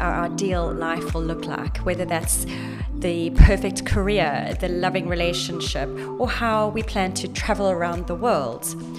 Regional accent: South Africa; We have a very similar background. We're both from South Africa. We're both ex-yachties.

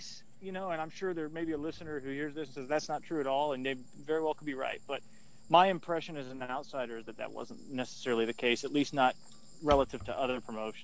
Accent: Chattanooga, Tennessee, United States; I'm from East Tennessee originally. I'm from Chattanooga originally, which is about, depending on what part of Chattanooga you're in, about 100 to 125 miles away from Knoxville.

